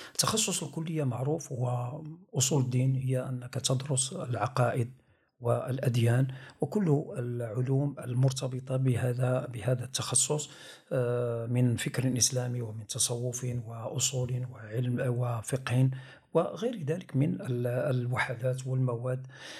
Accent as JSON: {"language": "Arabic", "town": "Tangier", "region": "Tanger-Tetouan-Al Hoceima", "country": "Morocco", "tie": "born or raised there", "said": "فكطفل طنجاوي، طبعا ولدت في طنجة في مطلع الستينيات، نشأت في نفس الحي في البداية الأولى، طبعا درست في مدرسة الدرادب للبنين وهي الآن هي القاضي عياض."}